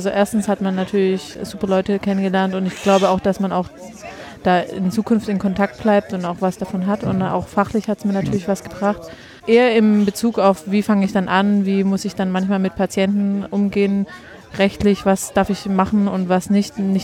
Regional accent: Stuttgart, Baden-Württemberg, Germany; now in Jena, Germany; Aus Stuttgart.

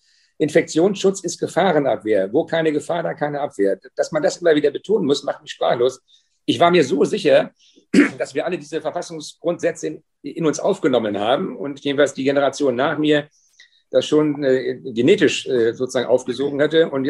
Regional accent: Schleswig-Holstein, Germany; ich komme ja aus Schleswig-Holstein

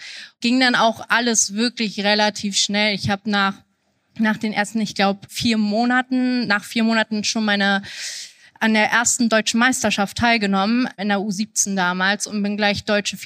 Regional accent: Kitzbühel, Tyrol, Austria; Ich habe damals den größten Teil meiner Kindheit in Österreich verbracht, in Kitzbühel

